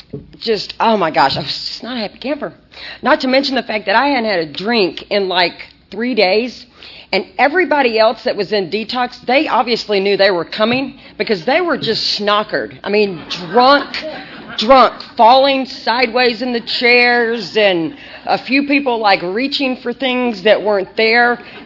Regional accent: Texas, United States; I grew up in East Texas, a little small town.

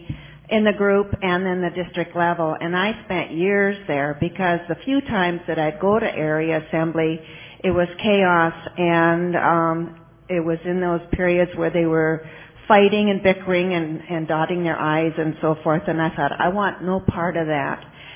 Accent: Bismarck, North Dakota, United States; from Bismarck, North Dakota, Saturday Morning Group.

